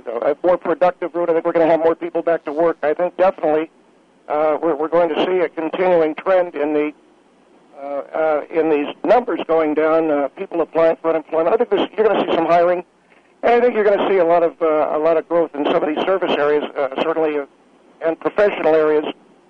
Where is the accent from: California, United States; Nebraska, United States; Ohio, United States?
California, United States; Buena Park; I come from Buena Park. They were small towns in those days